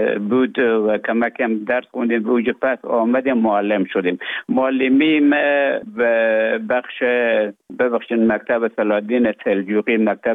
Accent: Afghanistan; moved away as an adult; also born or lived in Russia; now in Finland; از افغانستان طالب آمدن به اوج گذاره محکمه که مشکل بود و آمدم به طرف های روسیه و از روسیه آمدم به ایجه بفنلا.

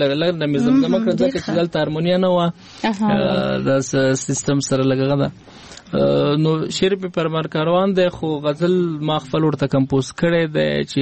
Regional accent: Paktia, Afghanistan; زه خو د فکتیا او ځاځیاریوب ولسوالۍ یم چې د اوس مغرب ولسوالۍ نه زنګ وهلی و.

